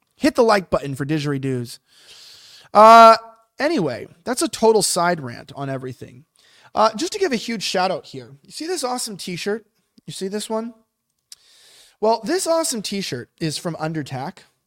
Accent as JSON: {"language": "English", "country": "United States", "said": "Like, I'm an American."}